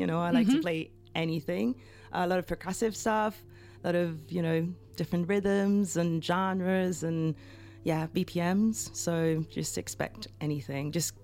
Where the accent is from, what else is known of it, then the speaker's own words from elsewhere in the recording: Italy; English is a second language; moved away as an adult; now in London, United Kingdom; growing up in Italy was great, but also challenging.